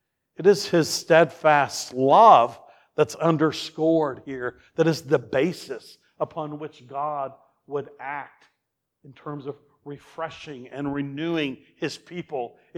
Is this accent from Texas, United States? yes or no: yes; Texas, United States; but where I grew up in Texas, it was sung.